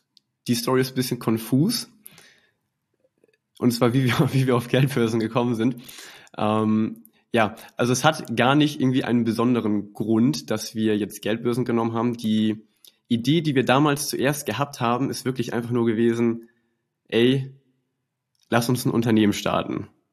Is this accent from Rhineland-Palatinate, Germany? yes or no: no; Schleswig-Holstein, Germany; Ich komme aus Schleswig-Holstein.